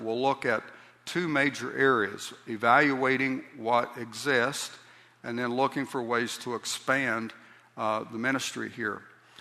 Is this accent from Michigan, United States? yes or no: no; Ironton, Ohio, United States; It's in my hometown, my wife's hometown of Ironton here in Ohio.